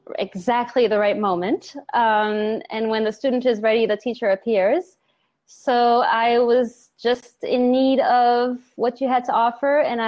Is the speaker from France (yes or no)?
yes; Paris, Île-de-France, France; I'm originally French. I was born in Paris. So I went back to school there to study theater and film.